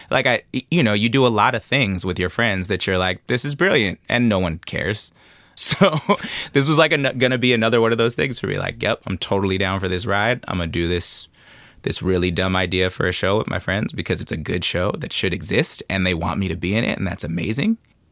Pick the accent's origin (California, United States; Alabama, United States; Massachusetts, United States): California, United States; Oakland; I'm from Oakland. We've been rapping fast. I've been rapping fast since I was a child.